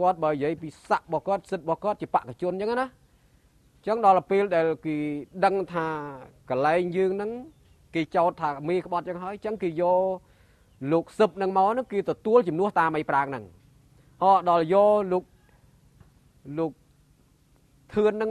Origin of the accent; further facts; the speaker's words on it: Tram Kak, Takeo, Cambodia; អាយុប្រហែលចំនួននោះខ្ញុំអាយុ19ឆ្នាំស្រុកកំណើតនៅណាអញ្ចឹងខ្ញុំប្រាប់ថាស្រុកនៅស្រុកត្រាំកក់ខេត្តតាកែវយើង